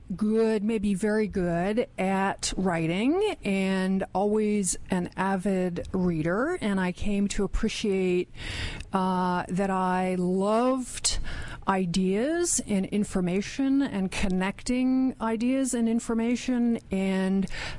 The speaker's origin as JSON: {"language": "English", "region": "District of Columbia", "country": "United States", "said": "Generally from the Washington, D.C. area."}